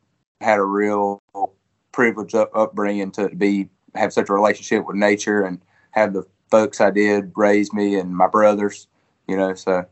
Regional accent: Georgia, United States; I grew up in Fort Sonia, Georgia. It's in Elbert County. They're about 40 minutes east of Athens.

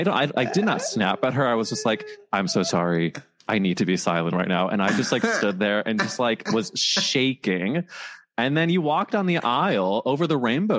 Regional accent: Midwest, United States; We had a lot of I'm from the Midwest. We had Midwestern.

